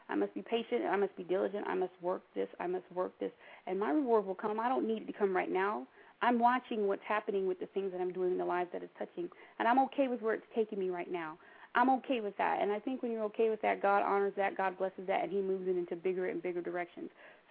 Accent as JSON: {"language": "English", "town": "Stockton", "region": "California", "country": "United States", "tie": "born or raised there", "said": "I never thought growing up in Stockton, California, in a drug-infested neighborhood surrounded by gangs and a lot of depression and hardship"}